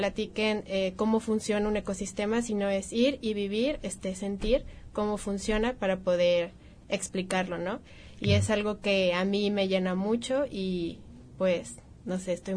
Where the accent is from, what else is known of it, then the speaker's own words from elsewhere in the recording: León, Guanajuato, Mexico; yo vengo de León, vengo de una ciudad pues ya un poco grande, y vengo muy alejada de todo el ámbito del campo, lo natural.